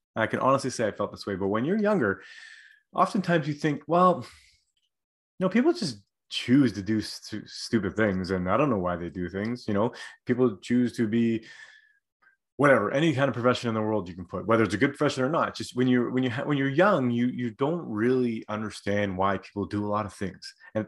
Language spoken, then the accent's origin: English; Canada; I can only speak for as a Canadian.